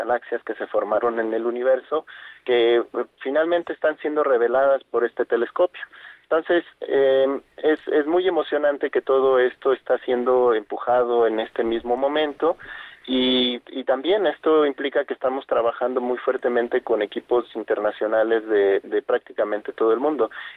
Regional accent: Morelia, Michoacán, Mexico; yo soy de Morelia, una ciudad muy bonita. Yo estudié aquí mi educación básica en escuelas públicas.

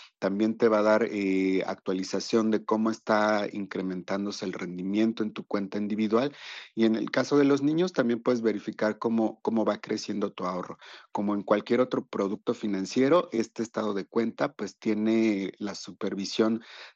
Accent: Mexico; sobre todo que ejerzamos como mexicanos nuestros derechos sociales

